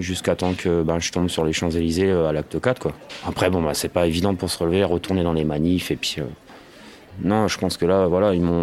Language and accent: French; Hauts-de-France, France; je suis un petit picard comme vous le voyez, j'ai 37 ans.